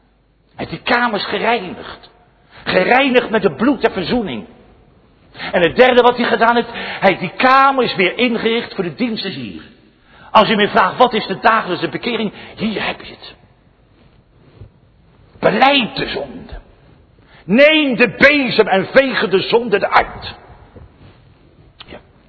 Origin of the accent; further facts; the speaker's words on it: Scheveningen, South Holland, Netherlands; Mijn vrouw en ik weten dat wel. We zijn opgegroeid in Scheveningen